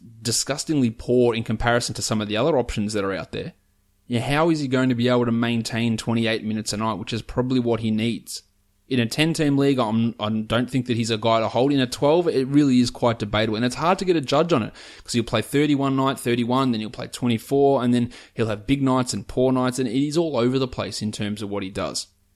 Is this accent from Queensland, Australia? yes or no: no; Melbourne, Victoria, Australia; growing up in Melbourne, I grew up in an Australian rules environment, in a footy environment